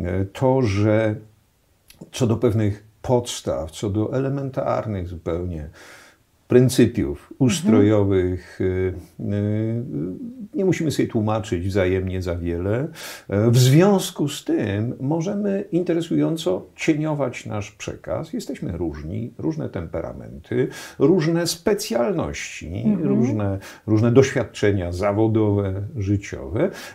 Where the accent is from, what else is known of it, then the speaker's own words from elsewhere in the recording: Wrocław, Lower Silesian Voivodeship, Poland; also born or lived in Toruń / Lublin; Wrocław to miasto, owszem, moich lat szkolnych i uniwersyteckich, ale urodziłem się w Toruniu.